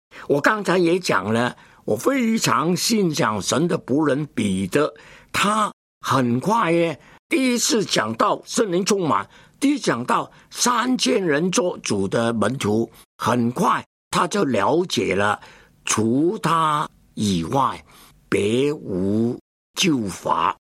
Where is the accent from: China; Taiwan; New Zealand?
China; 就是外邦人，你跟我都是外邦人呢，你是中国人，我也是中国人，